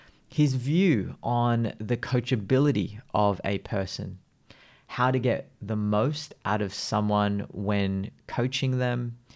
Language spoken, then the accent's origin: English; Sydney, New South Wales, Australia; Well, I'm from Sydney.